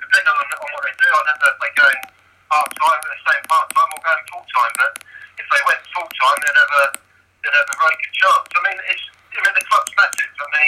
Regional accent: Bedford, East of England, United Kingdom; Although I lived away in the week, in Hereford, I came home to my hometown, Bedford.

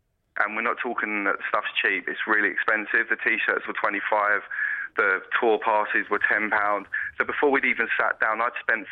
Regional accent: Coleraine, Northern Ireland, United Kingdom; Yeah, I come from Coleraine.

